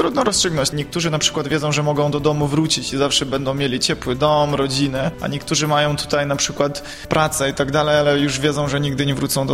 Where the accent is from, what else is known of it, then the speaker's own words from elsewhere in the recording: Kirovohrad Oblast, Ukraine; now in Opole, Poland; jestem z Ukrainy, z obwodu Kirowogrodzkiego, taki centrum Ukrainy. W Opolu pracuję na Uniwersytecie Opolskim.